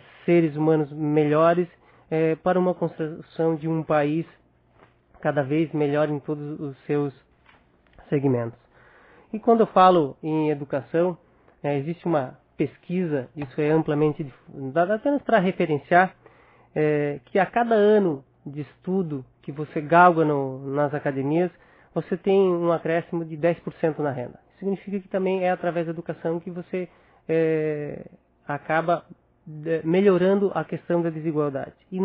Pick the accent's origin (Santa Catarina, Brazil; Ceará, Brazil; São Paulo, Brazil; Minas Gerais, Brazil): Santa Catarina, Brazil; como catarinense, nós somos catarinense, que o estado de Santa Catarina ele está em segundo nesse ranking